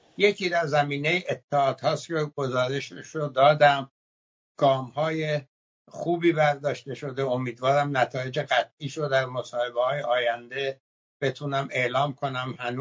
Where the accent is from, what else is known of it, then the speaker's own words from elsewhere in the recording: Iran; ما ایرانی هستیم و برای ایرانیان دموکراسی میخواییم